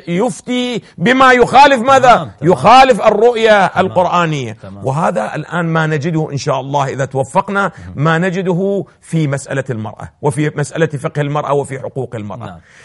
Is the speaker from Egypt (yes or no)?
no; Iraq; أنا ابن العراق وأنت ابن العراق